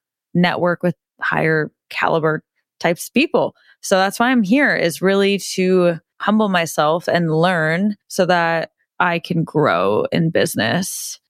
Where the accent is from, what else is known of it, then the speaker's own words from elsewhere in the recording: Nebraska, United States; also born or lived in Kansas; I was born in Kansas. I've been living in Nebraska basically my whole life. Both my parents still live in Nebraska.